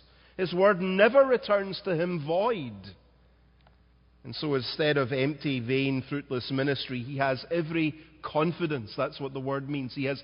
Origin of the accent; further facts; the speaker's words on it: Scotland, United Kingdom; moved away; I grew up eating rhubarb in Scotland. You don't get rhubarb here very often.